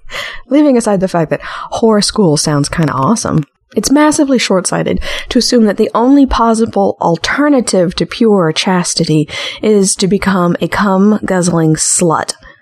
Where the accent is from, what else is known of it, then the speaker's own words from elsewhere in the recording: Texas, United States; As you know, I'm from Texas, and we have abstinence-only sex education.